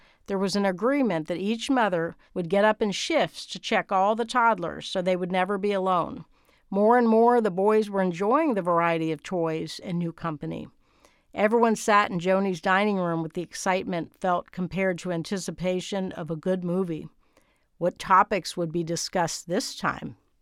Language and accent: English; New York City, New York, United States; I grew up in the Bronx. The FBI was always investigating my pop.